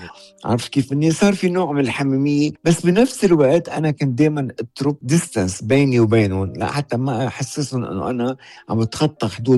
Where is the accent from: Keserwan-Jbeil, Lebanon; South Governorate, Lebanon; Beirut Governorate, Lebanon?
Beirut Governorate, Lebanon; Beirut; طفولتي كلها موجودة بلبنان، يعني كنا ساكنين عائلتي بحي اسمه الأشرفية ببيروت، هذا حي كأنك بجبل، البيوت القديمة، الطرقات الضيقة، الجناين الحلوة، شجرة الياسمين على مدخل كل باب، السوق القديمة، سوق أبو النصر،